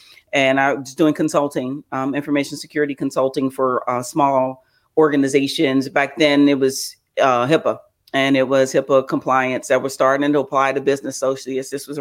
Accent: Cincinnati, Ohio, United States; now in Houston, United States; So I'm born and raised in Cincinnati, Ohio, came to Houston, Texas, went to Texas Southern University, Thurgood Marshall School of Law

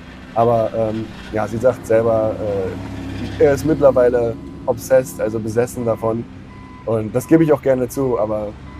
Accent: Berlin, Germany; Ich bin euer Steelers-Face für Deutschland. Ich komme aus Berlin, bin 31 Jahre alt, verheiratet

